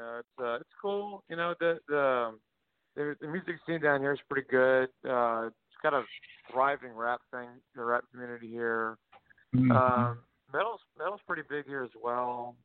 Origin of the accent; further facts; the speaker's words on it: Houston, Texas, United States; I'm from Houston. Yes, sir.